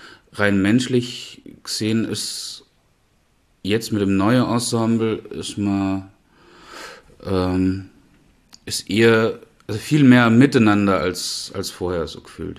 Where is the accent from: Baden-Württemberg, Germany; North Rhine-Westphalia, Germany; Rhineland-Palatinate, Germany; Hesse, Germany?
Baden-Württemberg, Germany; Knittlingen; Aus Knittlingen, nördlich von Pforzheim.